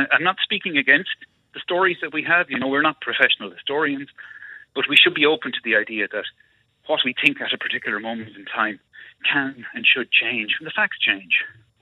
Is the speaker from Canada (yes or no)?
no; Ireland; you know, even as Irish people to our past